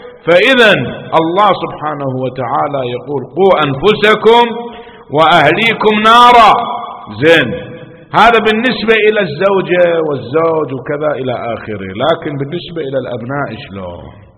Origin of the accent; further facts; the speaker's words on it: Najaf, Najaf Governorate, Iraq; أنا شايف في العراق عندنا في النجف